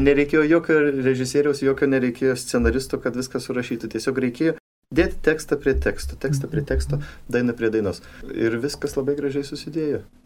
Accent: Tauragė, Tauragė County, Lithuania; bet aš augau Tauragėje, tai yra protestantiška mieste, tai yra labiausiai protestantiškas miestas tikriausiai per visą Lietuvą

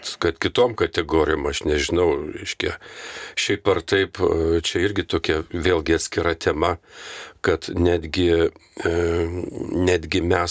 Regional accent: Anykščiai, Utena County, Lithuania; Augau Anykščiuose, miestelį nedideliam, bet gražiam

